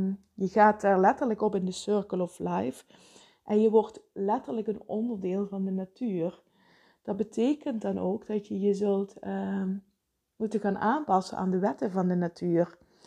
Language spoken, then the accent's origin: Dutch; Vijlen, Limburg, Netherlands; Ik ben opgegroeid in Veilen. En in Veilen ligt een prachtig groot bos, het Veilener Bos.